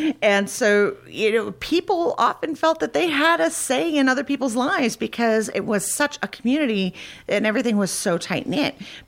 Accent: Montana, United States; This is a great day to be a Montanan.

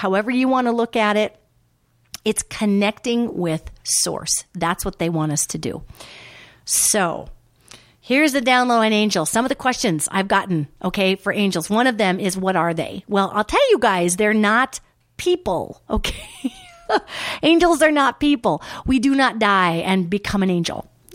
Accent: Billings, Montana, United States; Coming to you live at mtradio.net in the Big Sky Country, Billings specifically, my hometown. I love it.

